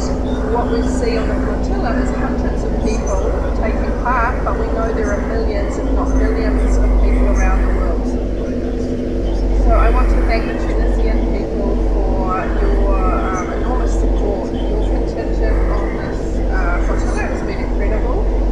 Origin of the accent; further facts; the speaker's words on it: New Zealand; now in Australia; I'm a doctor and I'm from New Zealand. Now living in Australia